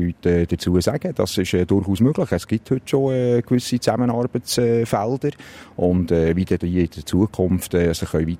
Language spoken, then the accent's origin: German; Bern, Switzerland; Also, ich bin auf dem Bauernhof aufgewachsen, im Seeland. Und bin nach einer ins Berner Oberland, auf Steffisburg umgezogen.